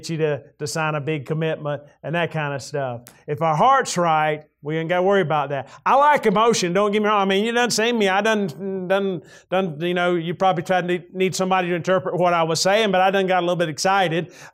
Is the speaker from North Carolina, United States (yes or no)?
yes; Norwood, North Carolina, United States; My wife and I grew up in Norwood, North Carolina. We grew up going to the same church, and God took us from there to Wisconsin.